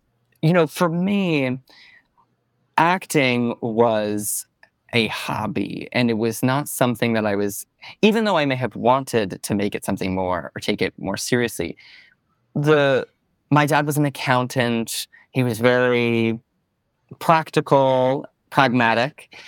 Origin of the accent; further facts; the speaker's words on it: Stamford, Connecticut, United States; Yeah, I grew up in Stamford, Connecticut, which is only, for those who don't know, it's only about an hour by train outside of New York.